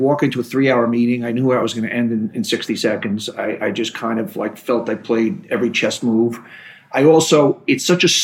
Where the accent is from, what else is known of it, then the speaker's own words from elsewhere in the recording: Queens, New York, United States; Growing up in Queens, you know, I remember going to University of Pennsylvania my first day